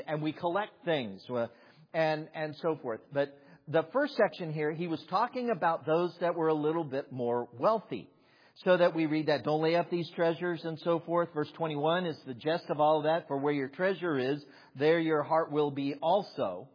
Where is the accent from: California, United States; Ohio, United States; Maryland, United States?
Ohio, United States; Dayton; And then when you know that they bought a house on Wilfred Avenue, where I grew up in Dayton, Ohio, it was given to flooding.